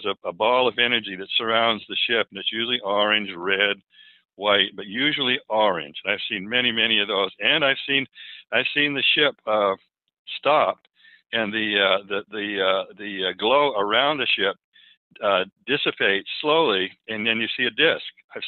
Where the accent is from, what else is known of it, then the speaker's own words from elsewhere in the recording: Falmouth, Maine, United States; I grew up in Maine, in Falmouth, Maine